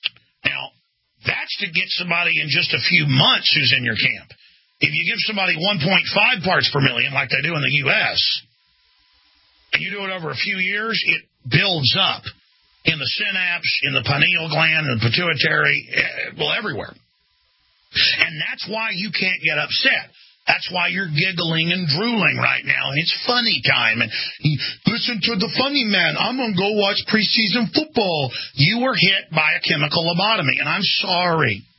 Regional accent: Dallas, Texas, United States; I grew up in Dallas drinking fluoride water so strong and make your head spin.

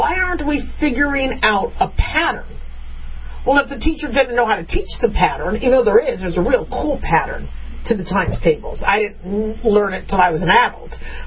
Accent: Las Vegas, Nevada, United States; I'm from Las Vegas.

